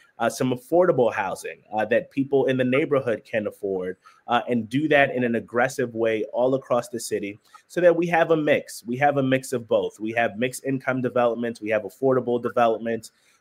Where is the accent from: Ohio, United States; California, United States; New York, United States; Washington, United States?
New York, United States; Brooklyn; I grew up in Central Brooklyn, born and raised.